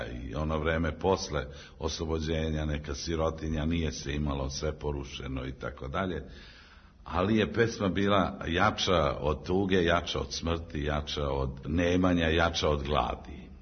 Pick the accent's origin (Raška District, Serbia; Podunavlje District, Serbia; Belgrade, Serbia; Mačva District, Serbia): Raška District, Serbia; Kraljevo; A ja sam rođen u Kraljevu, ratno sam dete.